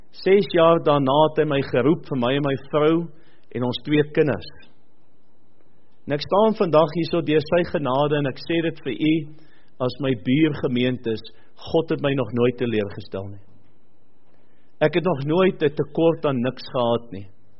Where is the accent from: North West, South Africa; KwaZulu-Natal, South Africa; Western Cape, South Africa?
Western Cape, South Africa; accent: Cape; ek het 'n mooi Kaapse aksent.